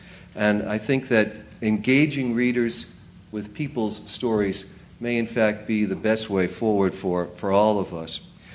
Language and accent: English; Boston, Massachusetts, United States; I am from Boston myself, and I tell everyone that it's hard to tell. Perhaps you can hear something of the accent in my voice.